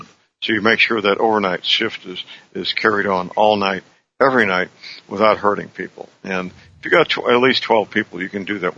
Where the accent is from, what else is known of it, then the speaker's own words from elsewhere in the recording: St. Louis, Missouri, United States; knowing that like in my hometown, St. Louis, the St. Louis City prosecutor doesn't prosecute the people arrested for damaging property.